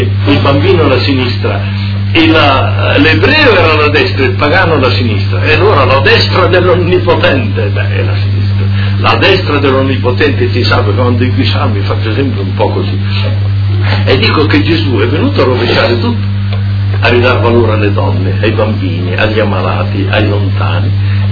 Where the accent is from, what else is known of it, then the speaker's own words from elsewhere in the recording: Bologna, Emilia-Romagna, Italy; Io vengo da Bologna, come sentite, sono nato fuori, ma mia mamma era bolognese, la lingua materna, mia mamma era di San Lazzaro, diciamo.